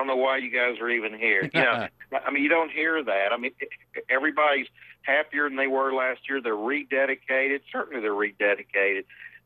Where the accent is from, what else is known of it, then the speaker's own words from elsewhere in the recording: Pine Bluff, Arkansas, United States; I've always contended. This has been true ever since I was a kid. I'm from Pine Bluff, watched a lot of athletes play against us.